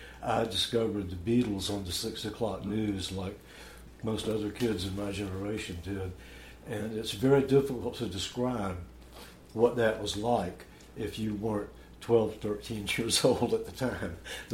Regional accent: Savannah, Georgia, United States; My family's not from here, but I grew up in Savannah.

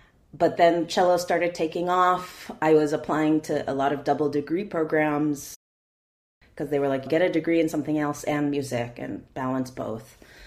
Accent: San Antonio, Texas, United States; I grew up in San Antonio, Texas, primarily. And in Texas, there's a thriving public music education program.

